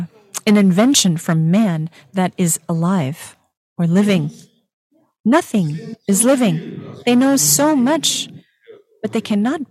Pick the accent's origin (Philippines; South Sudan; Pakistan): Philippines; moved away; I came from the Philippines, and there are many cockroaches, but they only come out at night when it's dark.